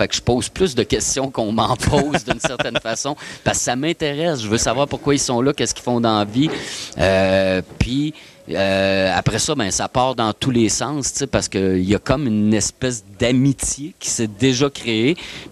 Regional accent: Trois-Rivières, Quebec, Canada; Chez nous, à Trois-Rivières, c'était un code d'habit.

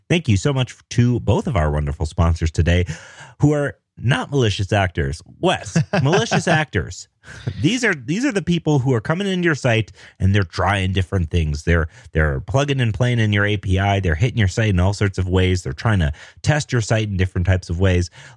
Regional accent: Denver, Colorado, United States; I'm a developer from Denver, Colorado.

